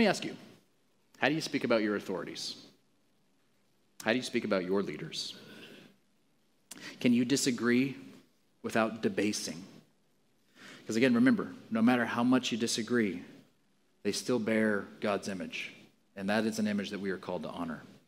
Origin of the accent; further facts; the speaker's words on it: Mozambique; now in United States; One of the beautiful things I love about being an American, because I grew up in Mozambique, where democracy is kind of, it's just a show in large part.